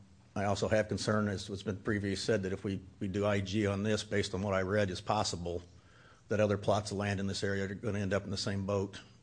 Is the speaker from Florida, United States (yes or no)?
no; Lincoln, Nebraska, United States; I grew up in Lincoln.